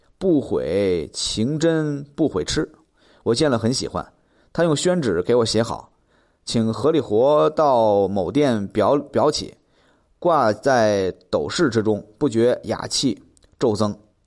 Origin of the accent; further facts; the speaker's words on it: Hangzhou, Zhejiang, China; 因为我是杭州人